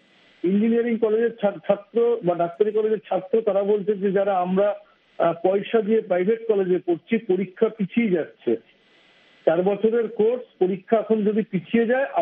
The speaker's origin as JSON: {"language": "Bangla", "town": "Kolkata", "region": "West Bengal", "country": "India", "said": "এই বিষয়টাতে আমি কলকাতার একজন যুবক বলুন"}